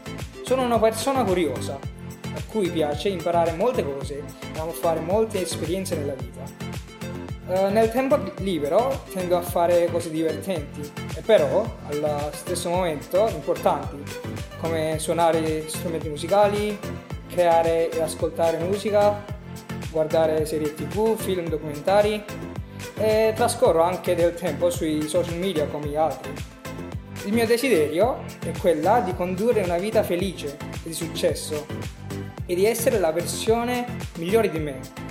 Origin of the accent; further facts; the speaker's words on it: Milan, Lombardy, Italy; born there; also born or lived in Sri Lanka; now in Naples, Italy; ho 18 anni, sono di origine finlandese e attualmente vivo a Napoli. Sono nato a Milano nel 2003 e da allora ho vissuto e studiato a volte in Italia e altre volte nello Sri Lanka